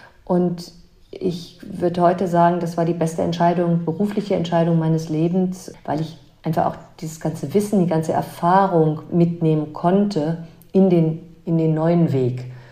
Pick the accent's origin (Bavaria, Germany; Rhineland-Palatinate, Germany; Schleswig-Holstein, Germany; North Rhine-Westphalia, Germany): Rhineland-Palatinate, Germany; Ahrweiler; moved away as an adult; weil Ahrweiler ist gefühlt meine Heimat, ist es immer geblieben, obwohl ich schon sehr früh eben zum Studium weggezogen bin.